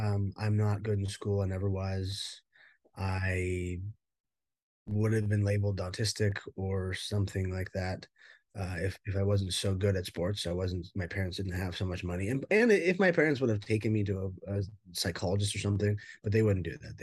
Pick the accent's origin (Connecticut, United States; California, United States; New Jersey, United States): California, United States; Dana Point; I grew up in Orange County, here in Dana Point, Laguna Beach area.